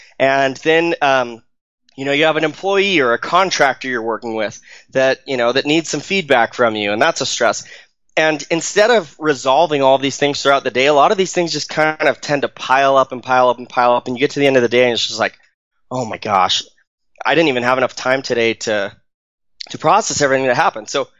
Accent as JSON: {"language": "English", "region": "Arizona", "country": "United States", "tie": "born or raised there", "lives_now": "Utah, United States", "said": "So, I grew up in Arizona. I live in Utah now. I grew up in Arizona, and I went back for a high school reunion."}